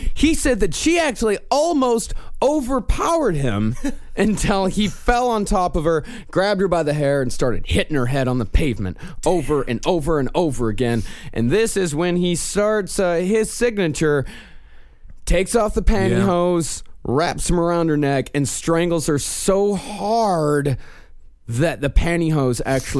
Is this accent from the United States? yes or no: no; Australia; Well, we're also Australian